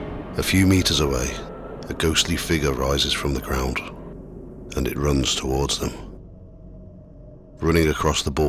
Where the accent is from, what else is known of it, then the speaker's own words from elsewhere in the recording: Redditch, West Midlands, United Kingdom; a collection of ghost stories that I've collected from my hometown over the last 20 years. Redditch was first mentioned in 1348